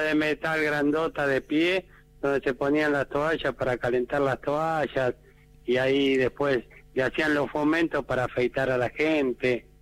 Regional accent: Buenos Aires, Argentina; Yo me acuerdo de chico, acá en Villa Urquiza

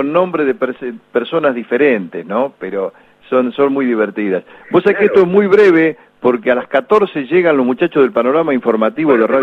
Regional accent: 25 de Mayo, Buenos Aires Province, Argentina; 25 de mayo, sí, provincia, señor, de Buenos Aires.

